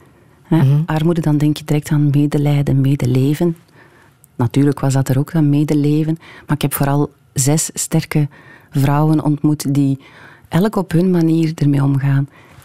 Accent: Hamme, Flanders, Belgium; Ja, ik ben van Hamme. Ik heb daar heel lang gewoond. En ik ga daar niet vaak terug.

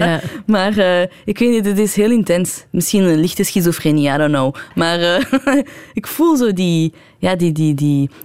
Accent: Iran; ik ben een Iraanse vrouw. En dan besefte ik, oh my god, ik ben eigenlijk heel Iraans.

